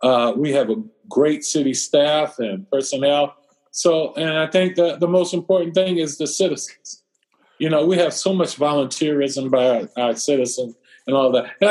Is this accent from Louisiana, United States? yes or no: yes; New Orleans, Louisiana, United States; I was born in New Orleans, Louisiana, naturally New Orleans. I was raised there. I went to undergraduate school at Xavier University in New Orleans